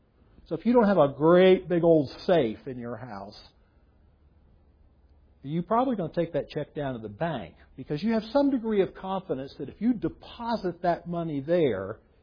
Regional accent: United States; born there; The fact that I was born in America and knew about church and knew about Jesus

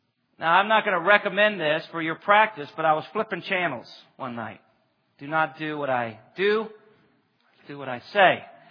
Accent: Glen Burnie, Maryland, United States; I grew up in Glen Burnie for the most part during the 70s.

